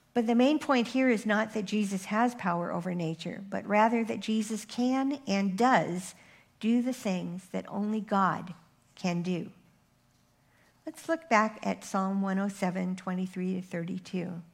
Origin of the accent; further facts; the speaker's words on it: Thousand Oaks, California, United States; When I was in England and I was asked, where are you from? I said, Los Angeles. Why? Because no one in England has ever heard of Thousand Oaks.